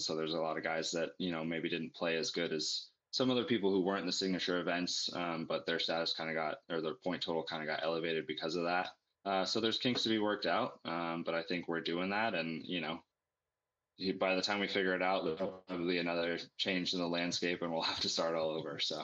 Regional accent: Colorado, United States; I'm a big Broncos fan. I'm from Colorado.

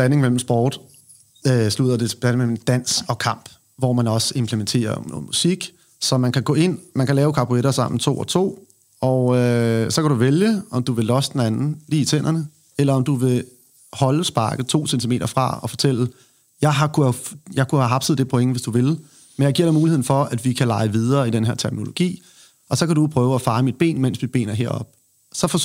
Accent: Zealand, Denmark; Det betyder, at jeg er nede fra Sydsjælland af. Nede mellem Næstved og Herslev og Køge, og det er der lige syd for Køge.

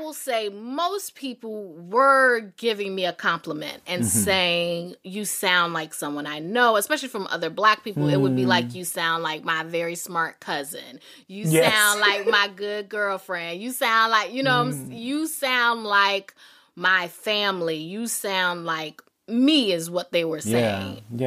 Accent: the South, United States; obviously, yes, I'm a Black woman. I'm from the South.

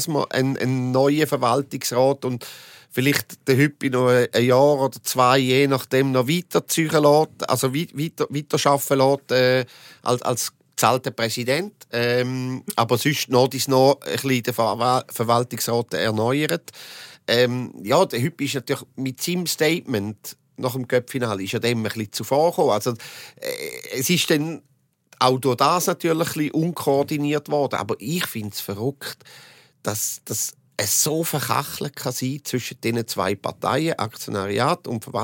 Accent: Appenzell, Switzerland; also born or lived in St. Gallen; das habe ich als noch von St. Gallen, als Appenzeller, noch nie erlebt in dieser Stadt.

